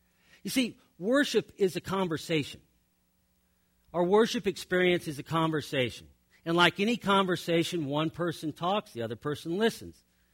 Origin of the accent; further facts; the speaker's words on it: Kansas City, Missouri, United States; See, I grew up Catholic, and in the Catholic Church, I grew up in St. Charles Parish in Kansas City.